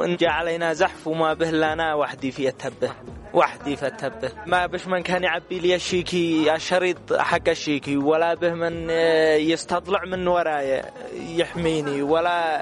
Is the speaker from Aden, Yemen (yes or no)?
no; Bani al-Harith, Amanat Al Asimah, Yemen; born there; جريح من جرح الحرب، من مواليد صنعاء بن الحارث.